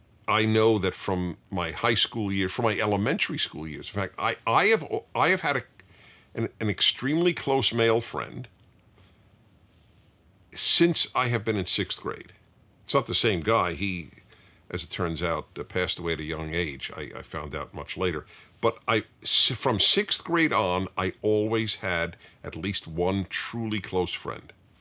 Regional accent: Brooklyn, New York, United States; I remember I grew up in Brooklyn, New York, and the block I lived on

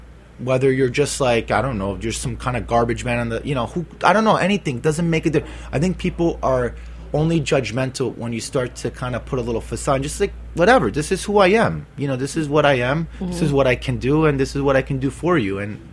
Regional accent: New York, United States; I went to high school in the Bronx. I grew up in Hell's Kitchen, but for me, like, I love the Bronx.

